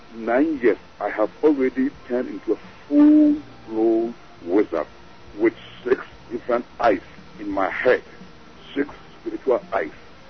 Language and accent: English; Ghana; Yeah, I come from West Africa, a country called Ghana.